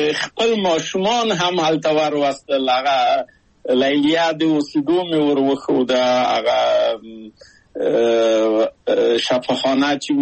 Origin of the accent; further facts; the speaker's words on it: Kabul, Afghanistan; moved away as an adult; now in Czechoslovakia; او زه له کابل په یو دولتي بورس چکسلواکیا ته راغلم.